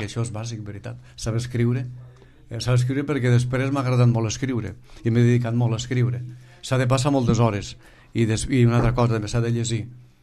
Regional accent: Vilafranca, Valencian Community, Spain; Jo sóc de la província de Castelló, un poble que quan jo anava a l'escola, allí pues, anava a l'escola, escrivíem sempre la data, la fecha, allà a la pissarra, Villafranca del Cid

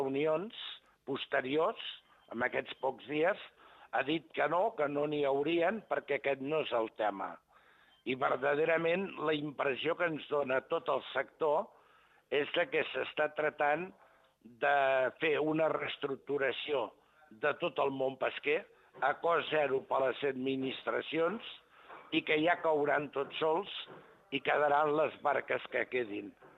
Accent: Blanes, Catalonia, Spain; a Girona, per exemple, a Blanes, el meu poble

